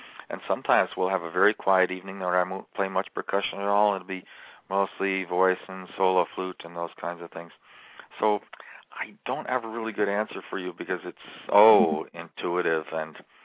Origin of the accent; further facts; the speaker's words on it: India; born there; moved away; because I was born in India, we have so many friends still back in India